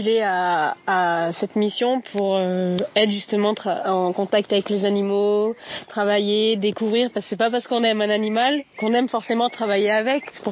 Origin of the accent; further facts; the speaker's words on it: Saint-Chamond, Auvergne-Rhône-Alpes, France; je suis originaire de Saint-Chamond.